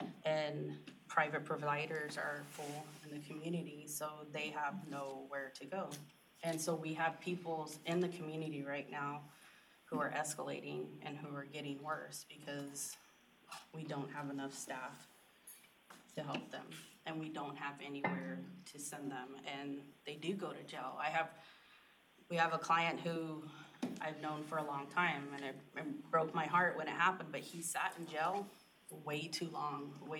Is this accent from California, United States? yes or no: no; Arizona, United States; So I'm from Arizona. That's where I work crisis, and I worked in another little rural town in Arizona